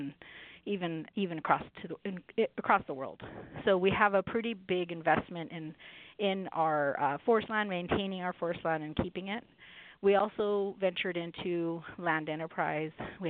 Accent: Yakama Indian Reservation, Washington, United States; Well, I'm actually from the reservation I work for. I grew up here on the Yakima Nation Reservation, and I could say that my experiences here growing up on the res I've been fortunate.

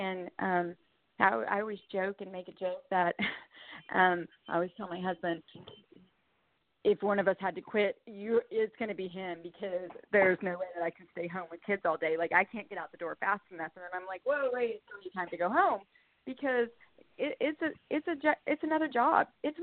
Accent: Oklahoma, United States; born or raised there; also born or lived in Venezuela

